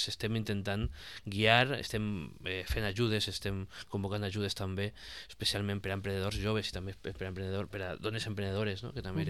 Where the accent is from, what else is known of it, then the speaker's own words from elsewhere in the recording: Benicàssim, Valencian Community, Spain; jo soc de Benicàssim i gent de la moda, jo tinc 42 anys ara mateixa